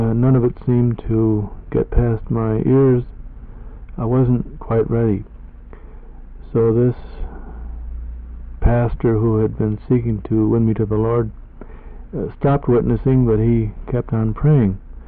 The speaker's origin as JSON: {"language": "English", "town": "Wheaton", "country": "United States", "tie": "born or raised there", "said": "I was born in Wheaton many years ago, over 50 years ago, when it was a small, quiet town. And grew up there without any church or Sunday school background."}